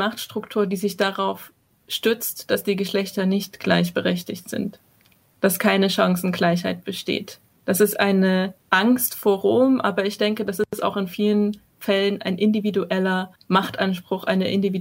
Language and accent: German; Saxony, Germany; Also ich komme auch ursprünglich aus Südostsachsen, aus der tiefen katholischen Diaspora sozusagen.